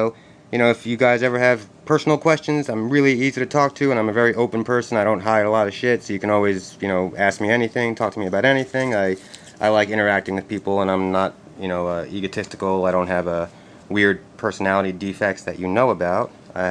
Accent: New York City, New York, United States; also born or lived in New Jersey; I'm from New York City, not upstate or anything like that. I'm from Manhattan. I've lived here since about 2001. Before that, I was born in Brooklyn, New York, moved to New Jersey when I was about 9

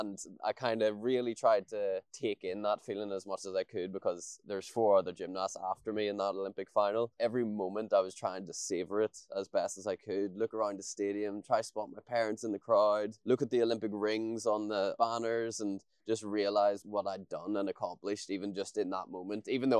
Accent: Newtownards, Northern Ireland, United Kingdom; now in Bangor, United Kingdom; We're in Bangor, County Down, close to my hometown of Newton Ards, but I have recently bought a house here in Bangor.

